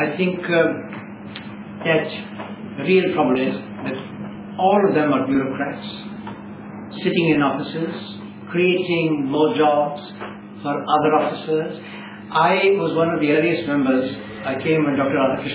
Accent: India; moved away as an adult; now in Paris, France; Yes, I'm Indian. I've been working a long time in Paris. I'm a resident more or less in Paris.

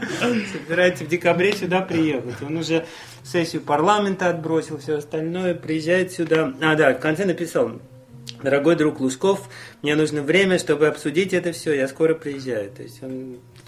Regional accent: Puri, Odisha, India; Russian is a second language; а я тоже преданный. Я из Ориссы, я из Пури, я Джаганатхе всю жизнь поклоняюсь.

